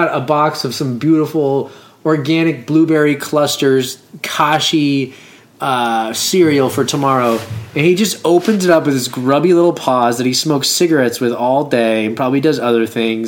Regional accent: Arizona, United States; also born or lived in Boston; Well, dude, I remember moving to Arizona because I was born in Boston. Moved to Arizona.

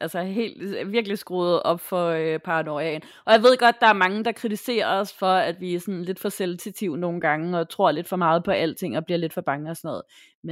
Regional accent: Herfølge, Zealand, Denmark; also born or lived in Tappernøje; jeg er vokset op i Tappernøje først, og så i Herfølge efterfølgende, men det er ikke så langt fra Hårlev.

